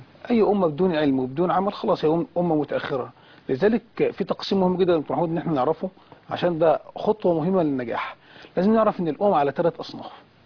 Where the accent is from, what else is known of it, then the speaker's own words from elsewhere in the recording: Egypt; خصوصا عندنا في مصر